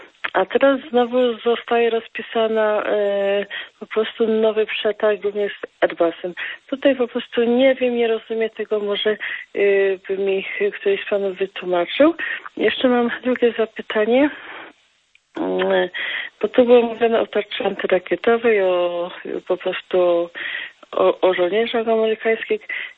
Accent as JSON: {"language": "Polish", "region": "Lesser Poland", "country": "Poland", "said": "Jestem z Małopolski."}